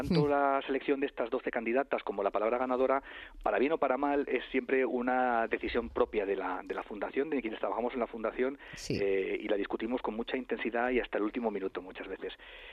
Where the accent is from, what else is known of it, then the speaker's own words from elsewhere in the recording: Spain; los que formamos parte de la Fundeo pues somos españoles